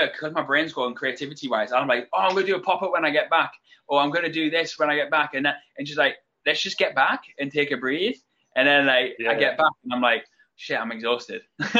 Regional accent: United Kingdom; Being British, like we have small family

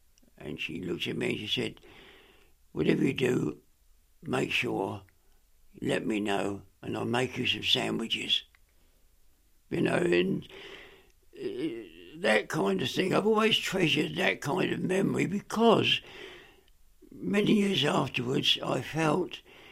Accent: Brighton, South East England, United Kingdom; also born or lived in Mayfield; But all my life, I've lived in Brighton. So from the age of a few months old, I've always lived in Brighton.

